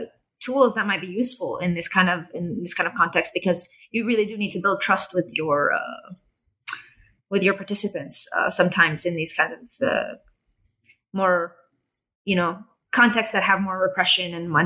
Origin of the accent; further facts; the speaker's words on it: Jerusalem, Jerusalem District, Israel; I'm from Jerusalem. I'm part of their society.